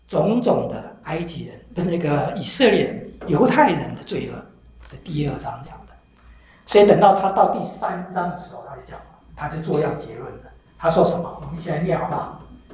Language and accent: Chinese; China; 我们中国人是外邦人，对不对？